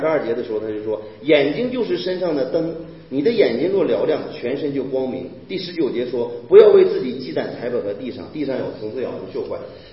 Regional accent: China; 所以对于我们中国人来讲，很注重血缘，很注重血统，也很注重关系。

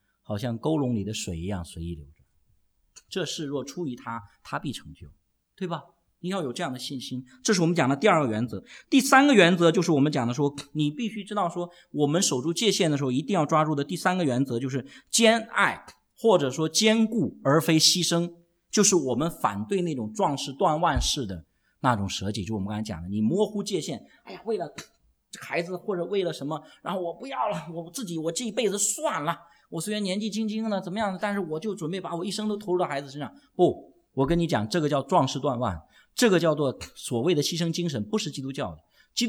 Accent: northern China, China; 他是土生土长的广州人，我是在北方长大的广东人

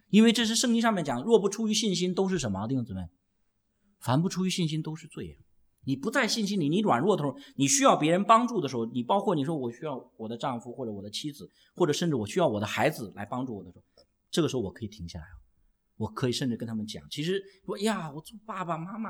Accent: northern China, China; 他是土生土长的广州人，我是在北方长大的广东人

